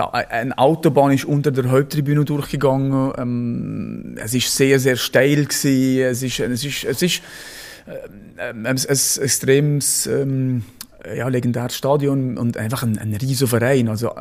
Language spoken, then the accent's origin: German; Switzerland